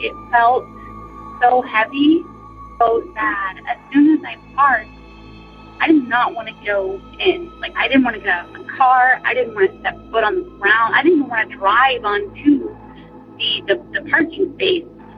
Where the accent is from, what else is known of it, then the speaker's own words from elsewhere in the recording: South Carolina, United States; I am from South Carolina.